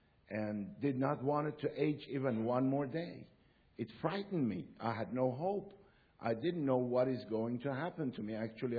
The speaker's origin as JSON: {"language": "English", "country": "Iran", "second_language": "English", "moved": "yes", "said": "I come from Iran as a foreigner."}